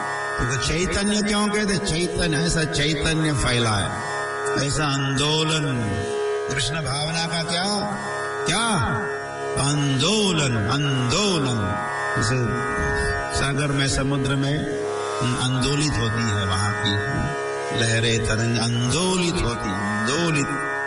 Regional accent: Maharashtra, India; born there; हमारे गांव आ गए, जिस गांव में मेरा जन्म हुआ महाराष्ट्र में

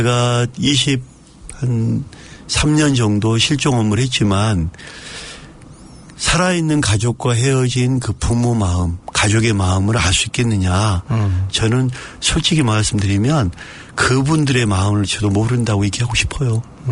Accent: Busan, South Korea; also born or lived in South Jeolla; 저는 어릴 때 이제 부산에서 컸거든요.

